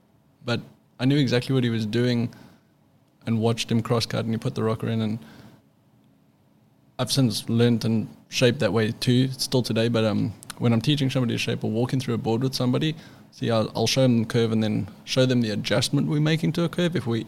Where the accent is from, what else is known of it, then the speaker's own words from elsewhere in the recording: South Africa; now in California, United States; when I moved to California from South Africa, I kind of got the back door introduction to all the shapers.